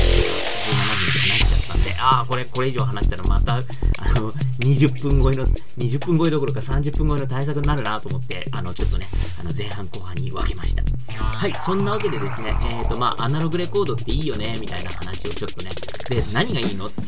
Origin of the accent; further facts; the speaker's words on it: Tachikawa, Tokyo, Japan; まあ僕、立川出身だし、なんか立川の映画館もすごく好きで、よく行くんですけど